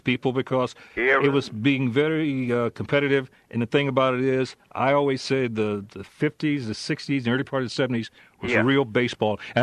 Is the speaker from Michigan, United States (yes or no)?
no; Memphis, Tennessee, United States; born there; I was born in Memphis, Tennessee.